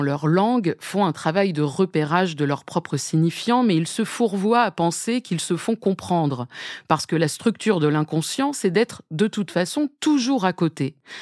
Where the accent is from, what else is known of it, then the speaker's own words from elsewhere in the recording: France; Et en tant que Française, ça peut m'évoquer le gâteau à manger.